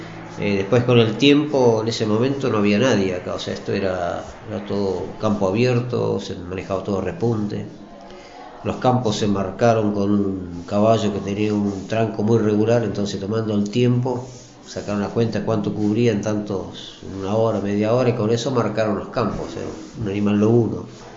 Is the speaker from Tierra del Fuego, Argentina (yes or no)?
no; Puerto Santa Cruz, Santa Cruz, Argentina; also born or lived in Falkland Islands; Yo soy habitante de Puerto Santa Cruz de los 3 años. Estoy acá. Ahora, el 20 de junio pasado, se hicieron 60 años que llegué a la localidad. Nací en Malvinas